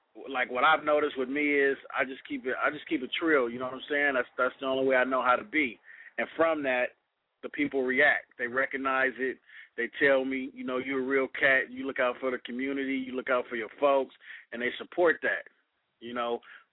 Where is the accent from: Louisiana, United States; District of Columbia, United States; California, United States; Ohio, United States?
California, United States; Oakland; now in Hayward, United States; I'm in the Bay Area, man. Hayward, California, man. I'm from Hayward. Oakland transplant to Hayward and the Haystack, as they call it.